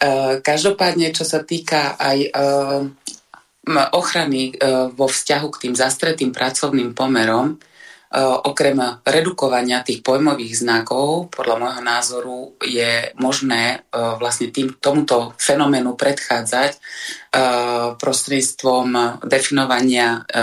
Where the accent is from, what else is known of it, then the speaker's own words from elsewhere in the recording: eastern Slovakia, Slovakia; now in Bratislava, Slovakia; ja pochádzam z východného Slovenska a žijem pri Bratislave 20 rokov, viac ako 20 rokov